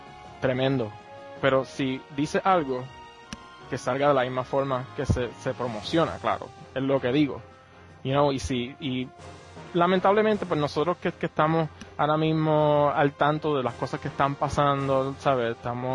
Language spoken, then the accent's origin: Spanish; Puerto Rico; en Puerto Rico, yo nací y me crié en Puerto Rico